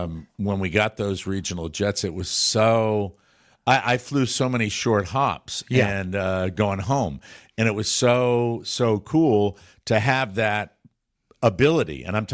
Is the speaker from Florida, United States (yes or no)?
yes; Florida, United States; It might have been my hometown airport down here in Florida